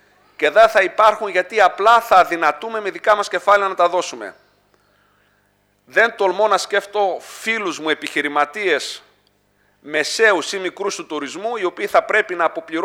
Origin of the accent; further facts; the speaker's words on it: Kassandra, Central Macedonia, Greece; Κατάγομαι, ζω, γεννήθηκα και δραστηριοποιούμε στο Δήμο της Κασάνδρας.